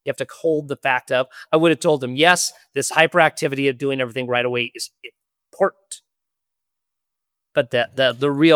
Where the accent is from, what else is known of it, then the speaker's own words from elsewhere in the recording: Montana, United States; I'm a guy from Montana who makes bags that my friends want to use.